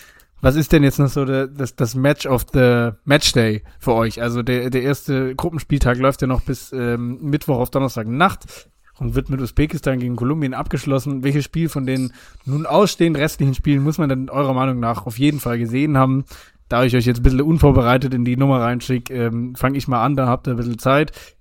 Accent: Ulm, Baden-Württemberg, Germany; Videos gesehen habe aus meiner Heimatstadt Ulm, wo es tatsächlich in der Stadtmitte ein Autokorso gab

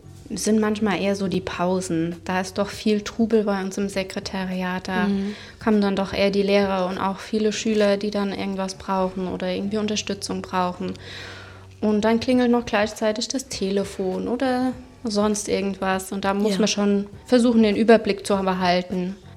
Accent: Pfaffen-Schwabenheim, Rhineland-Palatinate, Germany; Und genau, ich komme aus Pfaffenschwabenheim.

